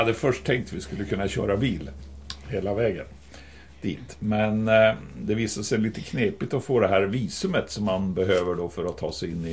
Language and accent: Swedish; Piteå, Norrbotten County, Sweden; Så hemma i Piteå har vi många träsk också.